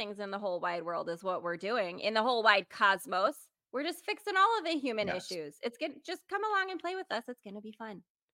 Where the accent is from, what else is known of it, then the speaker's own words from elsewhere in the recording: South Dakota, United States; I'm from South Dakota where we say Pierre instead of Pierre. So we don't say anything correctly in the Midwest